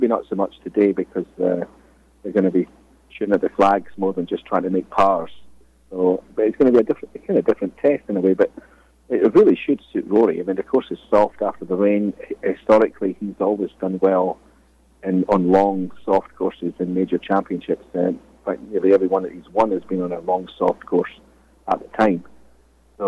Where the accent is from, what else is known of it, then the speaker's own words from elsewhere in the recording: Scotland, United Kingdom; I'm from Scotland, so Opens in England only count as half a major, unfortunately.